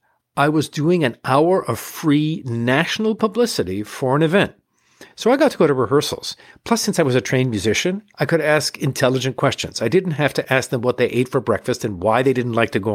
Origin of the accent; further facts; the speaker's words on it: Ann Arbor, Michigan, United States; I have loved classical music since I was a kid growing up in Ann Arbor, Michigan.